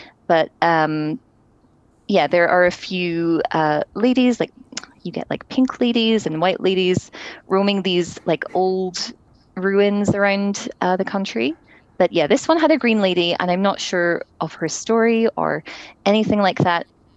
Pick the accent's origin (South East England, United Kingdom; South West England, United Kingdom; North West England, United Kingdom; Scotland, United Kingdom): Scotland, United Kingdom; I grew up in Scotland, as you may be able to tell.